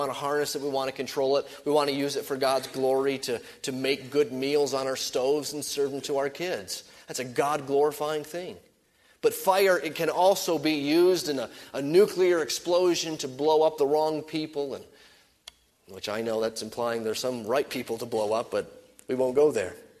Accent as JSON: {"language": "English", "country": "United States", "said": "we're American folks, and I'm an American kid"}